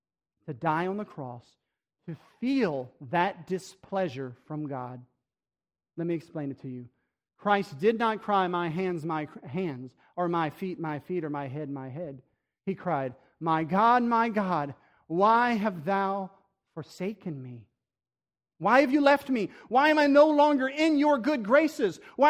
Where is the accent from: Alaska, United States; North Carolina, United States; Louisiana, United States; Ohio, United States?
Louisiana, United States; Breaux Bridge; Raise your hand if you're from a small town. All right? I'm from Bro Bridge, so I get this.